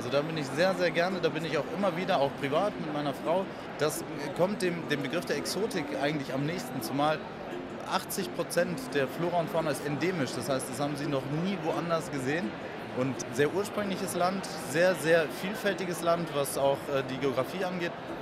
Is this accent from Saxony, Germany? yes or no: yes; Dresden, Saxony, Germany; Wir kommen aus Dresden.